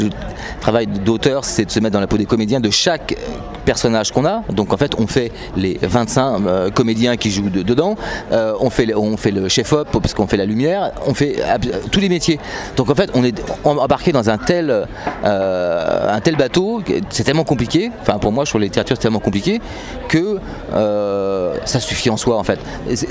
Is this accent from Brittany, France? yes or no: yes; Brittany, France; moi je suis breton donc je suis parti de Bretagne.